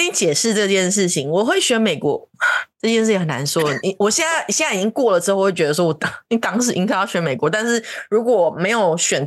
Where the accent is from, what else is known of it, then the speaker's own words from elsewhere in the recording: Taiwan; now in Hong Kong; 但是我必须说我是台湾人，然后住在香港，也去过什么什么新加坡什么上海那些地方